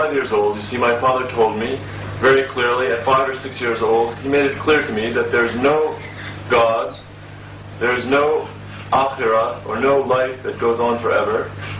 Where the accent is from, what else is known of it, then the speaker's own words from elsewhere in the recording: United States; born there; I was born in the United States, and my parents were both scientists.